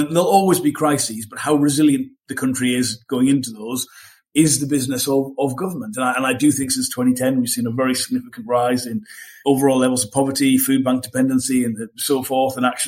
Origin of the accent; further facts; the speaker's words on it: Sunderland, North East England, United Kingdom; I'm from Sunderland, hence it's the only reason you tend to support Sunderland.